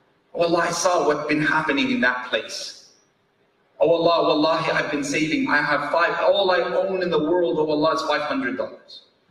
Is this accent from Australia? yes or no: no; Canada; when I was growing up in Canada